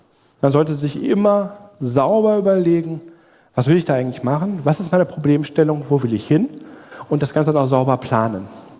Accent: Germany; wir sind Deutsche, Europäer

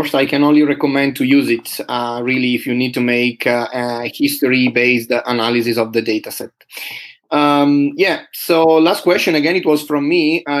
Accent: Italy; English is a second language; given that I come from Italy

